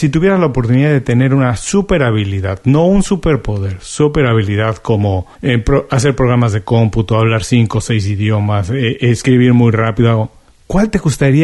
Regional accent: Mexico; Me parece que es una representación muy fiel de lo que somos los mexicanos

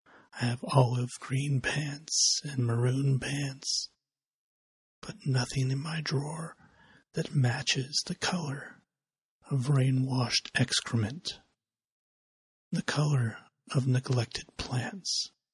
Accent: United States; as an American, I know that I have more than I need, more than anyone needs.

